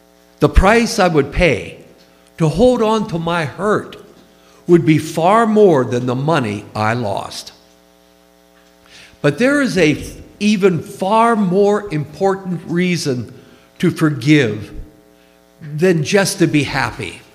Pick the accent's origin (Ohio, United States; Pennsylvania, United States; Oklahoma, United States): Pennsylvania, United States; Conway; at a back alley street in Conway, Pennsylvania, where I grew up near Pittsburgh.